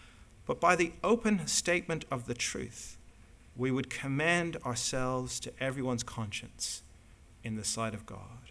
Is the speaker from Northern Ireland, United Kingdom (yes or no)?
yes; Northern Ireland, United Kingdom; I'm from Northern Ireland, so I'm British and I'm Irish